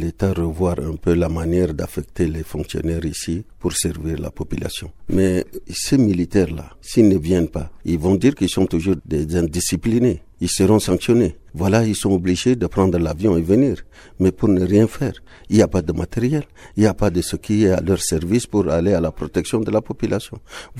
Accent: Central African Republic; Mais moi aussi, je suis centrafricain

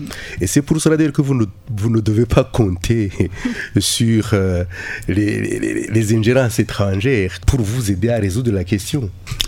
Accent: Rwanda; je vous rappelle que je viens du Rwanda, un pays qui a connu un génocide.

